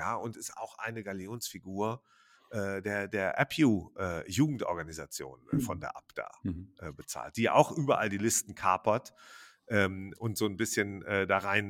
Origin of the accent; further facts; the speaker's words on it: North Rhine-Westphalia, Germany; born there; ich komme aus der Nähe von Jülich gebürtig. Ja, da brauchst du eine Stunde nach Düsseldorf, eine Stunde nach Köln und eine halbe Stunde nach Aachen.